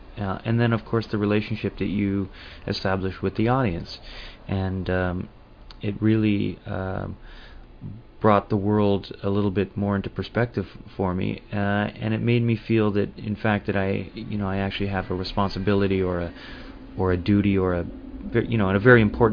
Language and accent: English; Ottawa, Ontario, Canada; I got involved in the band because of my contacts of growing up in Ottawa